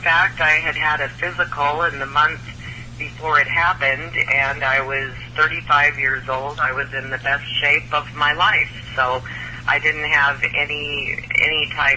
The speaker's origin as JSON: {"language": "English", "region": "Midwest", "country": "United States", "tie": "born or raised there", "lives_now": "Omaha, United States", "said": "I live in Omaha, Nebraska. I was born and raised in the Midwest."}